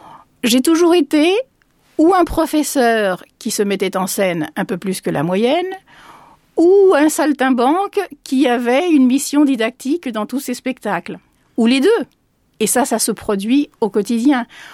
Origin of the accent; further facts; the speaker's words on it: Saint-Maur-des-Fossés, Île-de-France, France; born there; mon père étant lui-même moitié français, moitié espagnol. Donc moi, ça m'en fait 75%. Et comme je suis née ici à Paris, enfin à Saint-Maur-des-Fossés très exactement